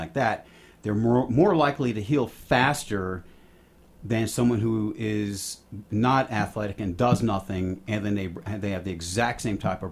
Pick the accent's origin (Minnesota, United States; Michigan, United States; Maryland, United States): Maryland, United States; born there; Because I was born in Maryland.